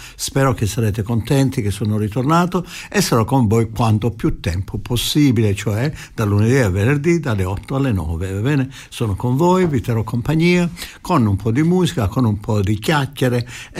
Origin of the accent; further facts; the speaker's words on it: Trani, Apulia, Italy; Nel paese dove vengo io si chiama Trani, in Puglia